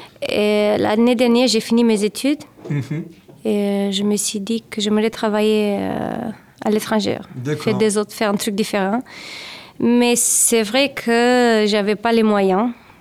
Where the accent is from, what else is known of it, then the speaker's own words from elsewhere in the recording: Romania; French is a second language; De la Roumanie.